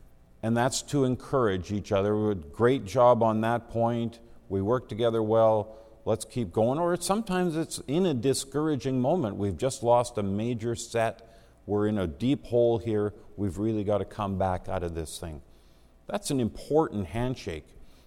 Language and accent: English; British Columbia, Canada; Now, I grew up here in the Lower Mainland